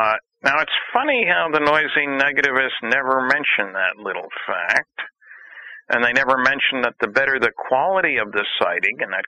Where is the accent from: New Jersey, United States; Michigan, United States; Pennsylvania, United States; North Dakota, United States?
New Jersey, United States; I grew up in New Jersey. I was a Dodger fan, and others were Giant or Yankee fans.